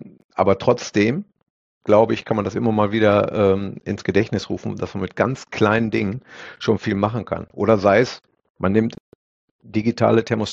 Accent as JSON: {"language": "German", "region": "North Rhine-Westphalia", "country": "Germany", "said": "als waschechter Ostwestfale hat man automatisch einen Bezug zum Handball"}